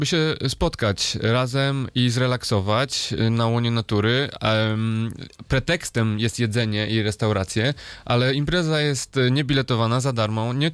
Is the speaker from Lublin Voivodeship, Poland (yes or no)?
no; Wrocław, Lower Silesian Voivodeship, Poland; no ja jestem z Wrocławia, tu we Wrocławiu się zaczęło